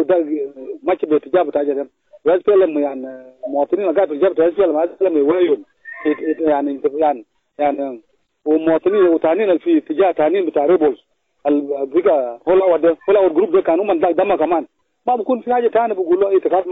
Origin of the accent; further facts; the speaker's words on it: South Sudan; أنا كمواطن جنوبي أنا بشوف وبالأخص وراب ولا جنوب السودان ككل